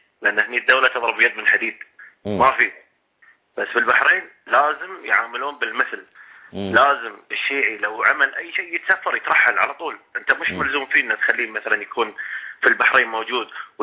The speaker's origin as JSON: {"language": "Arabic", "country": "Qatar", "said": "يعني احنا عندنا في قطر"}